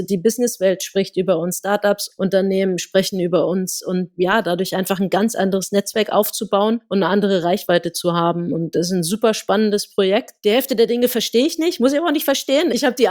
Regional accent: Berlin, Germany; ich bin in Berlin groß geworden

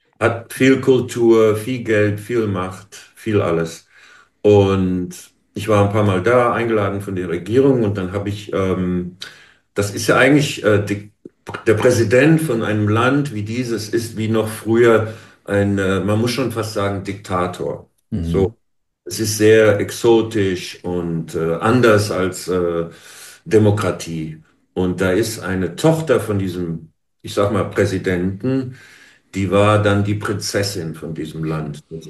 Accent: Germany

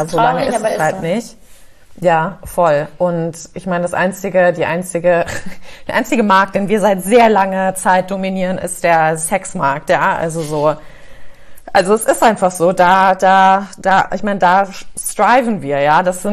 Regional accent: New York, United States; also born or lived in Canada; Ich bin ja in New York aufgewachsen oder als ich jetzt lange in Kanada war, da waren Fehler so willkommen geheißen.

